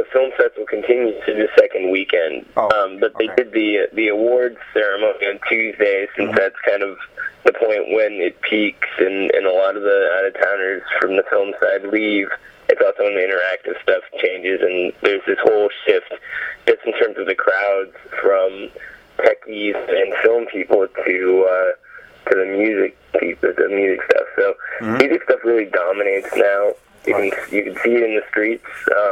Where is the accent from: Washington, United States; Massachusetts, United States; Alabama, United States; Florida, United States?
Washington, United States; Seattle; I'm from Seattle originally, so I don't get as upset about a little bit of wet weather the way that some people